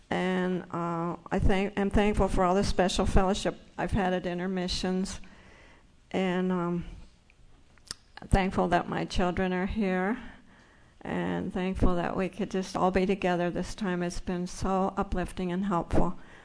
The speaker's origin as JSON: {"language": "English", "town": "Salem", "region": "Oregon", "country": "United States", "said": "from Salem, Oregon"}